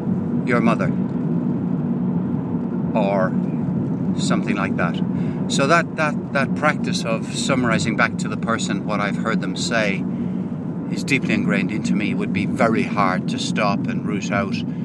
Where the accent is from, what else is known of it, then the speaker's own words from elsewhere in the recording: Limerick, Munster, Ireland; And it would be fairly universal in the days that I grew up living in Limerick.